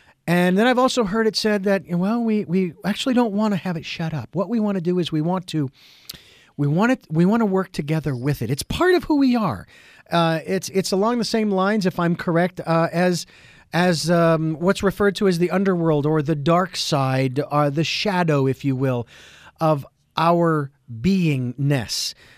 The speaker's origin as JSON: {"language": "English", "town": "Phoenix", "region": "Arizona", "country": "United States", "said": "Remember, I'm from Phoenix, Arizona, where it was always over 195."}